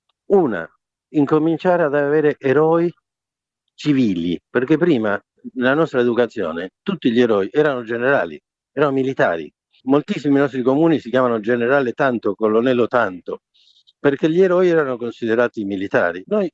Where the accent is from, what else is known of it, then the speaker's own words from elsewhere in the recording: Argentina; now in Italy; Io sono cresciuto in Argentina e ho vissuto 18 anni sotto dittature militari, poi sono venuto in Italia.